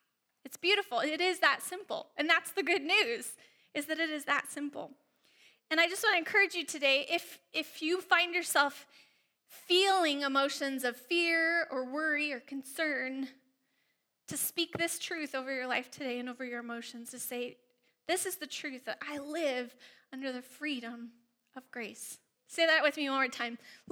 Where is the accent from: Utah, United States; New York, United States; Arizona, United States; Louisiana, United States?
Arizona, United States; Now, I came from Arizona, where it rarely rains, not the downpour we get up here.